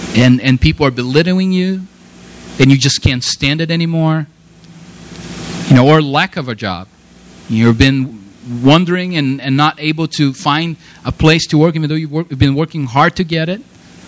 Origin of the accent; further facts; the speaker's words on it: Brazil; Yesterday was a very sad day for the Brazilian people. I'm from Brazil, by the way.